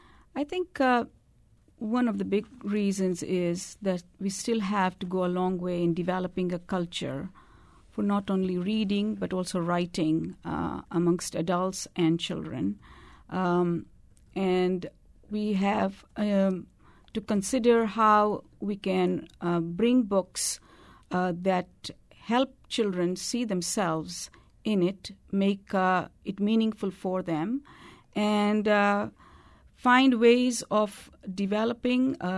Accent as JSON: {"language": "English", "country": "Kenya", "tie": "born or raised there", "said": "I grew up in Kenya, and my ancestry is from India. And growing up in Kenya"}